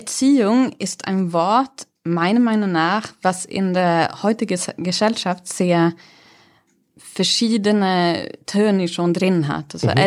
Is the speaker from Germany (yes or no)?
no; Sweden; German is a second language; ich bin erstmal schwedisch. Ich erwähne das von Anfang an, weil sonst kommt meistens so dieser Gedanke, woher kommt dieser Akzent?